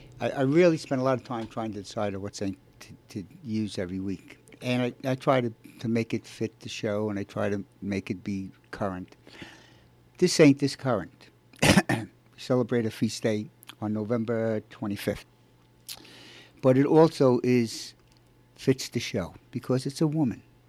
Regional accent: Brooklyn, New York, United States; But, you see, I'm from Brooklyn.

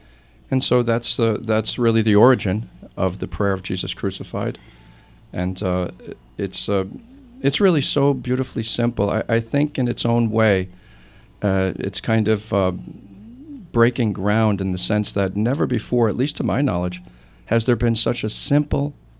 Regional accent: Levittown, New York, United States; I'm from Levittown, Long Island, but normally I would be working in Mexico.

